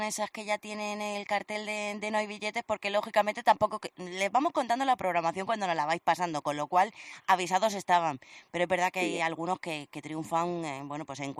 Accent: Cartagena, Region of Murcia, Spain; les voy a llevar de excursión a mi tierra, porque nos vamos hasta Cartagena

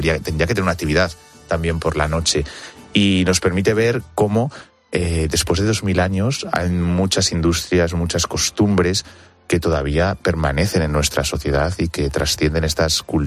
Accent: Castilla-La Mancha, Spain; yo que vivo cerca de Segóbriga y soy manchego

